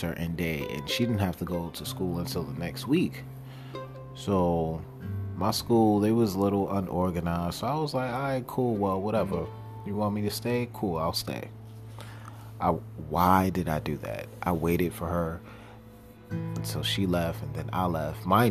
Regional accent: New York, United States; but hey, I'm from New York. If you can make it here, you know the rest.

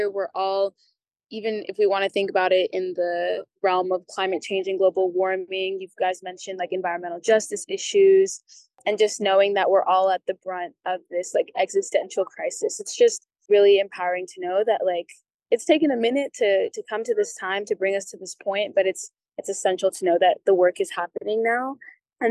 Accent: Colorado, United States; I'm from Colorado. I went on hikes this summer with my friends. We're the only Black people.

